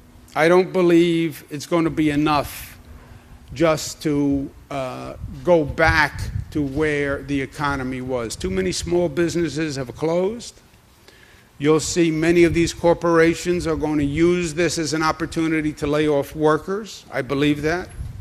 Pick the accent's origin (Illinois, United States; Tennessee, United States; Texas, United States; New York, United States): New York, United States; I'm not just saying that as a New Yorker.